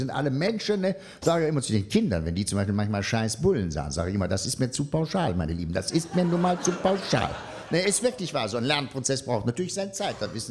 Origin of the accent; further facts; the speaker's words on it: Germany; immer als eingefleischter Wessi